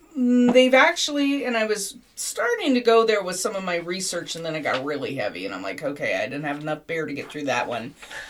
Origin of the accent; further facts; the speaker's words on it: Ireland; but I'm Irish, so give me a break.